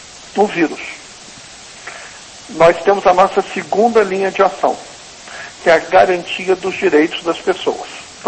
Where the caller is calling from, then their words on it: Castelo, Espírito Santo, Brazil; É interior do Espírito Santo.